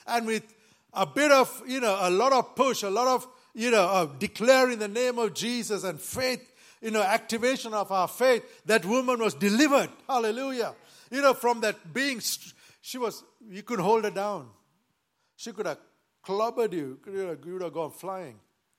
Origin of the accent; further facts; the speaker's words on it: Sri Lanka; I know I come from Sri Lanka